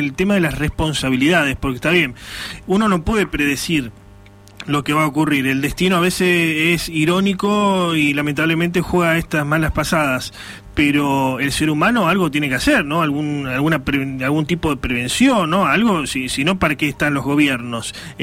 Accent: Rosario, Santa Fe, Argentina; nosotros por allí somos muy rosarinos

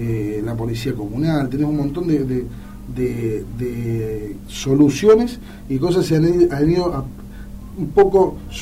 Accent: Rosario, Santa Fe, Argentina; a mí me duele como rosarino que nos digan en todos lados lo que pasa en Rosario.

